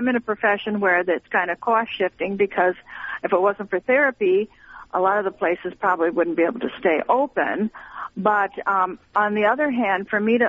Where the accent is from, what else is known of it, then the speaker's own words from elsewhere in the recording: Michigan, United States; and I'm from Michigan, so I worked in Michigan at one of the worst nursing homes in the whole world when I started out.